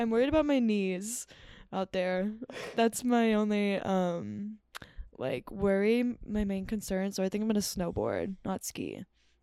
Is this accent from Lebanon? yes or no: no; Texas, United States; now in Indiana, United States; It's weird because Lauren and I are going to Colorado for spring break, and we're from Texas